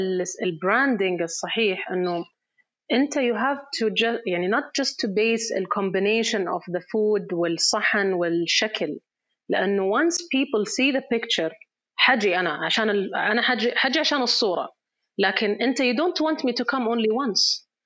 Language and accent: Arabic; Riyadh, Riyadh Province, Saudi Arabia; يعني من جد صعب تلاقي أكل مرة لذيذ على كثرة المطاعم عندنا في الرياض